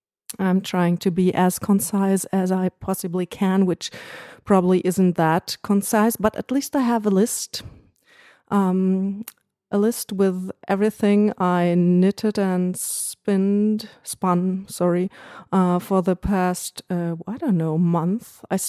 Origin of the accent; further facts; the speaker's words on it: Germany; accent: German; English is a second language; everybody will be able to listen and to hear my horrible German accent.